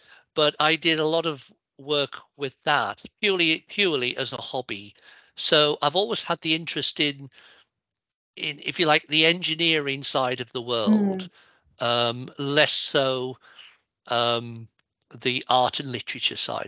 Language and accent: English; North East England, United Kingdom; I was born in County Durham in the northeast of England, and went to the senior school in Weardale in Walsingham, Walsingham Comprehensive School, as it was known then.